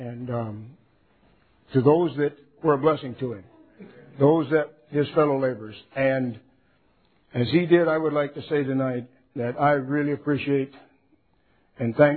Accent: Michigan, United States; And I'm from Michigan, the center of time study and production.

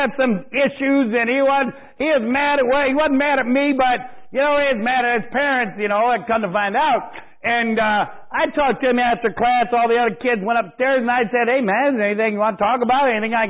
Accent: Lawrenceburg, Tennessee, United States; born there; Now, I was born on February 10th, 1953, they called it a hospital. It was just about five rooms in Lawrenceburg, Tennessee.

